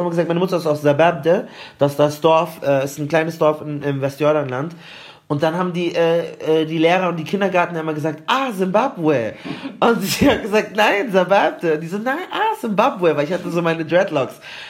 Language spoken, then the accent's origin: German; Palestine; ich bin Palästinenser und ich habe das dann schon alles, ich habe auch Referate drüber gehalten und ich habe auch immer dafür debattiert, aber ich glaube, bei mir hat sich nie so krass so eine harte Araber-Identität entwickelt, weil meine Familie christlich ist.